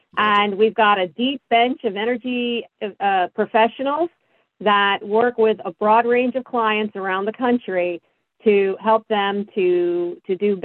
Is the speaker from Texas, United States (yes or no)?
no; New Jersey, United States; I started my career here in New Jersey. I'm from New Jersey, born and raised